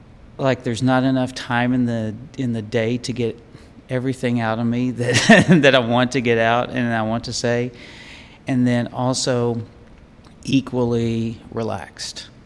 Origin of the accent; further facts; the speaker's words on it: Kentucky, United States; So when I was growing up, I grew up in Eastern Kentucky, and you know, I loved to go out into the woods and stuff when I was a kid